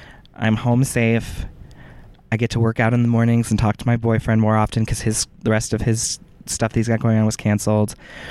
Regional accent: Ohio, United States; I mean, and we're two nobodies from Ohio.

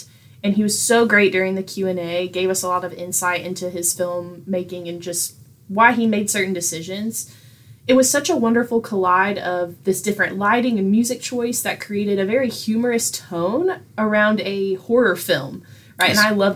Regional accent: England, United Kingdom; So naturally, as an English person, I'm like, yeah, thesis, great.

